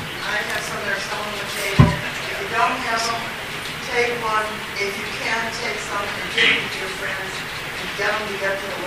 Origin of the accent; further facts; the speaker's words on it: Uptown, Rhode Island, United States; I'm from Uptown, Rhode Island